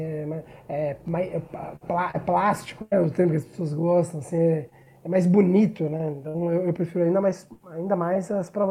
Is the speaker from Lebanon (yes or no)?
no; São Paulo, Brazil; Eu sou de São Paulo, né?